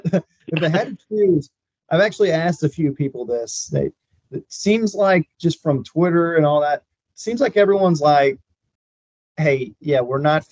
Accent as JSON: {"language": "English", "region": "Texas", "country": "United States", "tie": "born or raised there", "said": "Yeah, so I think I mentioned I'm from Texas. I grew up in the Dallas-Fort Worth area. Consider myself a loud and proud Texan. So I don't really have the accent"}